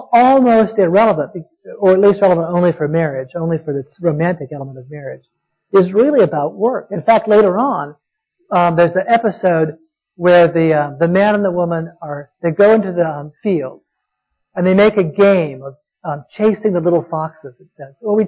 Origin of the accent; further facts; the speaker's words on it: Boston, Massachusetts, United States; For instance, I'm from Boston.